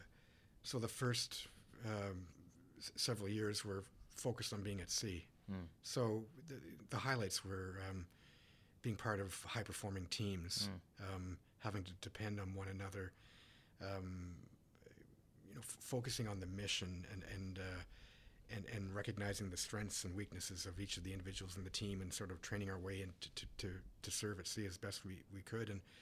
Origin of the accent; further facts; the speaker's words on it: Moose Jaw, Saskatchewan, Canada; born there; also born or lived in Nova Scotia; So I was born in Moose Jaw, Saskatchewan. So, but I'm not a prairie guy. You know, my folks are both from Nova Scotia.